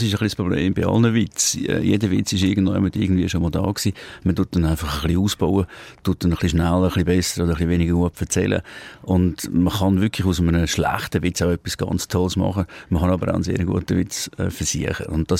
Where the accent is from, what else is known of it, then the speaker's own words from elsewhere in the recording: Zurich, Switzerland; wenn ich mich selber ein bisschen auf die Schippe genommen habe als Zürcher